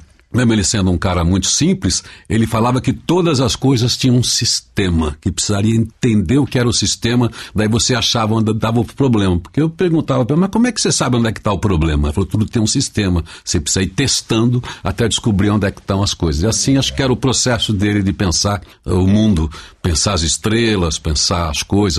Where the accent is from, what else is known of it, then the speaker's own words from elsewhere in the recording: São Paulo, Brazil; Mas mesmo eu sendo aqui da Zona Leste, Zona Leste, eu fui fazer intercâmbio cultural em Caipirei, em Botucatu, aos 16